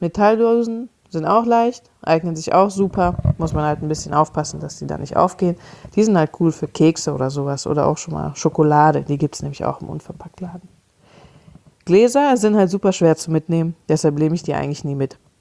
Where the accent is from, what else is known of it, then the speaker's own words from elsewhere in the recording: Cologne, North Rhine-Westphalia, Germany; ich komme aus Köln, wir haben hier die Kioskultur